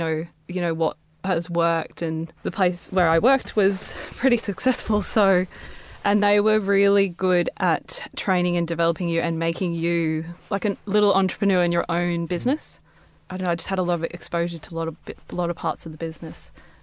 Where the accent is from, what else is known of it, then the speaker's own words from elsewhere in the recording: Australia; We grew up in Australia. I'm first generation Australian.